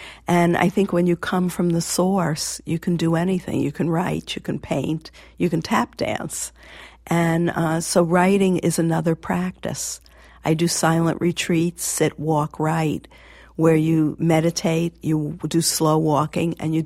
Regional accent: United States; But for me as an American, it came over clean and I could penetrate.

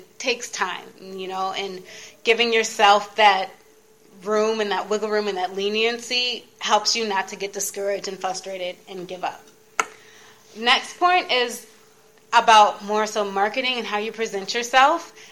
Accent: Ann Arbor, Michigan, United States; born there; moved away as an adult; also born or lived in New Orleans; now in Washington, D.C., United States; I'm based in the Washington, D.C. area right now. I was born in Ann Arbor, Michigan, but really don't like the winter, so my mom's from the South, so as soon as I graduated high school, literally 3 days after

